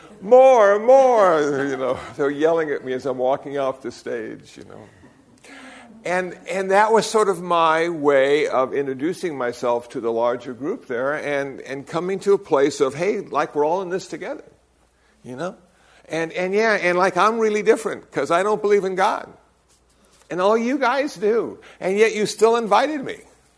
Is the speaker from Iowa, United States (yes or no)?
yes; Iowa, United States; born there; I said, but you know, I was born in Iowa. You know, English works well for me.